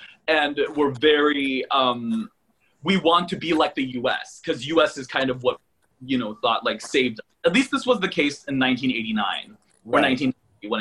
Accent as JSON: {"language": "English", "region": "Seoul", "country": "South Korea", "tie": "born or raised there", "moved": "yes", "lives_now": "United States", "said": "I mean, it's not that much different than here, except it is super hyper competitive from"}